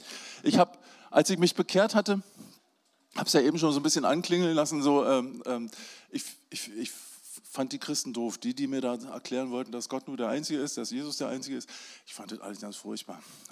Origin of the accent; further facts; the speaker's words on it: West Germany, Germany; Ich bin ja im Westen groß geworden, da hat man noch viel so christliche Sachen einfach so im Alltag gehabt.